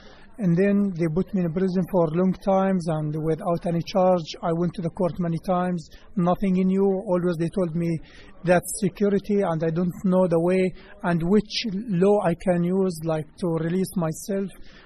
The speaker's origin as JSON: {"language": "English", "town": "Beit Umar", "region": "West Bank", "country": "Palestine", "said": "I'm from Beit Umar, part of West Bank, Palestine."}